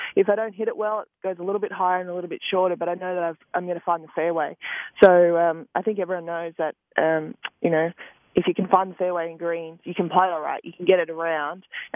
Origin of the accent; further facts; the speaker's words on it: Australia; I'm doing my best. I'm Australian